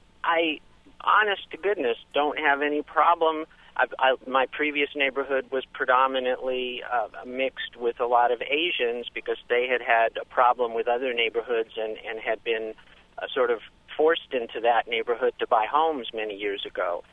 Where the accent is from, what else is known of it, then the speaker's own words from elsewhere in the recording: New York, United States; now in Oakland, United States; First of all, I wanted to say I grew up in New York, and I have an extensive liberal pedigree, if you will.